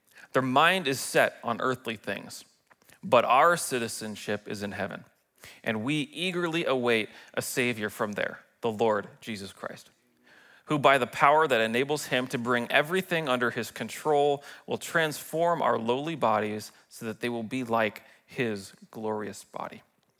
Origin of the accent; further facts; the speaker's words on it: Spokane, Washington, United States; You know, as an American, as a Washingtonian, as a Spokaneite, I realize the importance of being involved as a citizen.